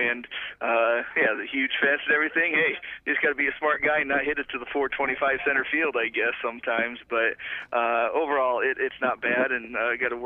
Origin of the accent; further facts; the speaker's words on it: Iowa, United States; Growing up in Iowa, you know, there's no for wrestling.